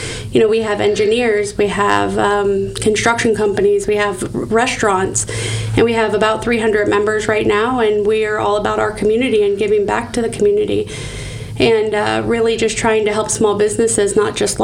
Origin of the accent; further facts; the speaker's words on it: Pinellas Park, Florida, United States; Now I'm born and raised in Pinellas Park, so I've known that city since, obviously, I had even come around.